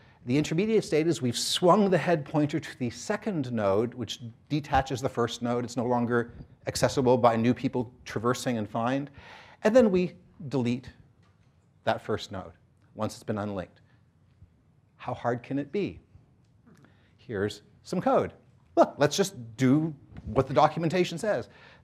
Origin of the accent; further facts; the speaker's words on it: Canada; Actually, it's not. I am Canadian. I should not be making Canadian jokes.